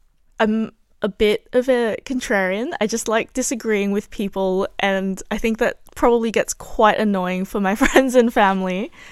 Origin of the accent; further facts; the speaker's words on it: Malaysia; how incapable I felt of incurring into the day-to-day politics of being a Malaysian living in Malaysia.